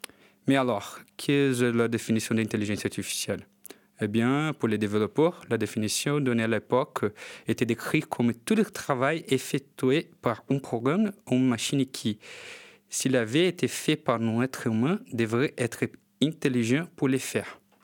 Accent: Brazil; je suis brésilien

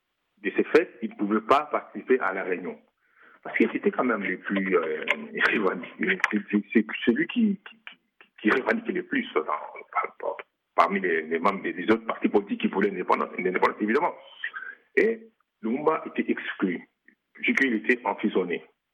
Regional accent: Kisangani, Tshopo, DR Congo; je me suis réuni des réunions du parti à la maison chez nous, à Kisangani. Moi, j'étais tout petit, j'avais 8 ans.

